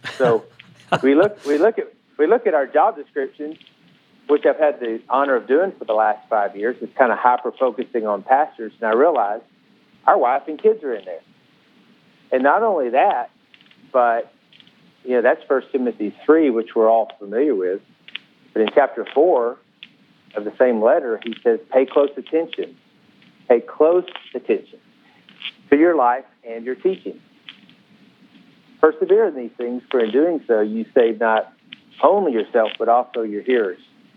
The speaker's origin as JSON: {"language": "English", "town": "Tyler", "region": "Texas", "country": "United States", "tie": "born or raised there", "said": "I grew up in Tyler, Texas at Green Acres Baptist Church."}